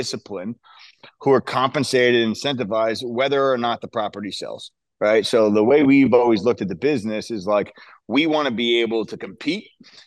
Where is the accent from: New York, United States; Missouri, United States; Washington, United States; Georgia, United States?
New York, United States; Stony Brook; we grew up in Stony Brook, had a great, awesome childhood